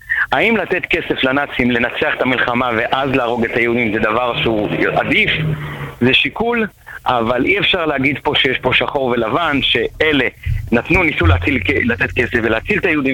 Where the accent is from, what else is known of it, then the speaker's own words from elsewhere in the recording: Jerusalem, Jerusalem District, Israel; אני מירושלים